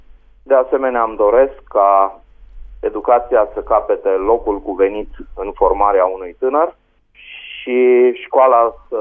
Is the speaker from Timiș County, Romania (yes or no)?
yes; Slatina-Timiș, Timiș County, Romania; also born or lived in Caransebeș; M-am născut la Caransebeș, am copilărit la Slatina Timiș, unde aveam bunici și am făcut școala generală. Apoi am venit la liceu Traian Doda în Caransebeș.